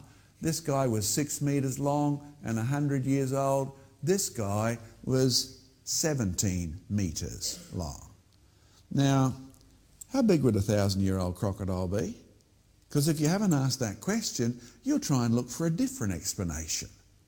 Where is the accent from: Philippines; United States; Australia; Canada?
Australia; I could do with a bit more global warming today, to be honest, up here being an Aussie.